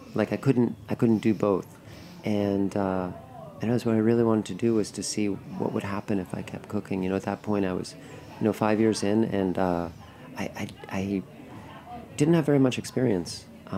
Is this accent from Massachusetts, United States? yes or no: yes; Massachusetts, United States; now in Bay Area, United States; I grew up in Massachusetts.